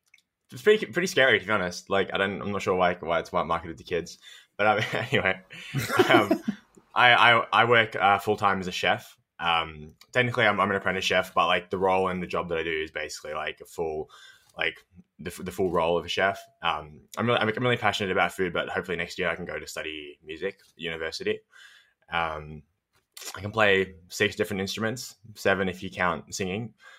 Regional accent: Melbourne, Victoria, Australia; I'm from Melbourne, Australia. Currently, I live in St. Kilda, which is basically like along the beach.

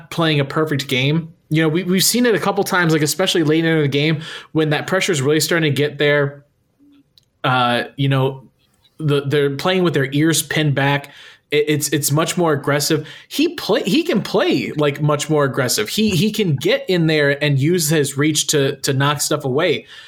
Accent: Ohio, United States; from my hometown of Miamisburg. Not my hometown, but right next to my hometown.

